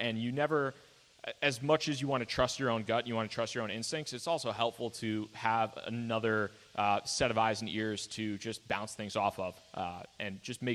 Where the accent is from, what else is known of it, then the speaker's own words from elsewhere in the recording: New York, United States; I mean, I'm from New York.